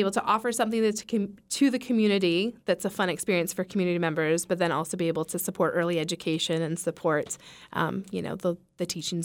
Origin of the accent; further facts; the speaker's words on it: Juneau, Alaska, United States; growing up in Juno, farm animals are quite the anomaly.